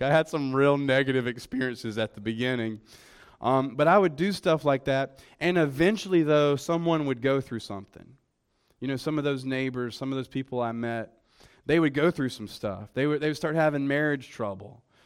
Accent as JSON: {"language": "English", "region": "South Carolina", "country": "United States", "moved": "as an adult", "lives_now": "Baltimore, United States", "said": "I'm from South Carolina. It's funny being there, but I've lived in Baltimore here 4 years"}